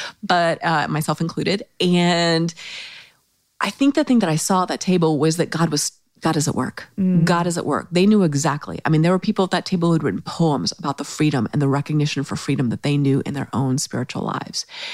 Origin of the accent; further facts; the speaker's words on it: United States; Well, me being American tourist, I'm like, I know what I can do.